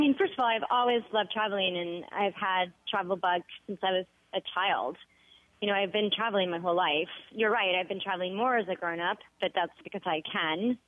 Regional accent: Washington, District of Columbia, United States; I grew up in Washington, D.C. with diplomats surrounding me

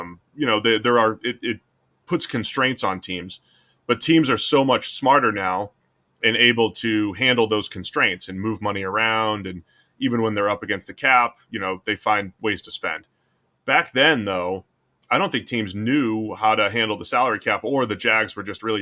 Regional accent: New England, United States; You know, I think what was interesting growing up in New England is when in my early childhood, when I was like 7, 8, 9 years old, the Patriots were always blacked out

